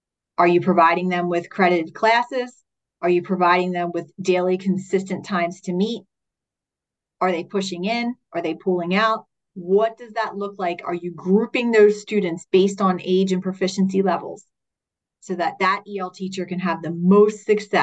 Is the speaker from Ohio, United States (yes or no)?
no; Philadelphia, Pennsylvania, United States; I come from Philadelphia, which I lovingly say is sometimes the fastest speaking, most impatient part of the country.